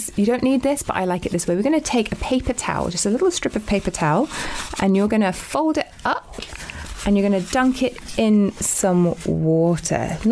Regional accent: Chester, North West England, United Kingdom; also born or lived in United States; now in New Zealand; So I grew up in Chester and then I went to Manchester Uni and I studied engineering there. And then I got an opportunity to move to the US to carry on my studies and do a PhD.

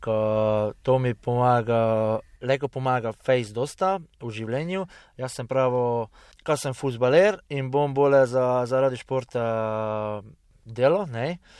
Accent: Felsőszölnök, Vas, Hungary; Pa jaz sem rekel, da sem iz Mađarske, ne, iz Gornjega Sanika

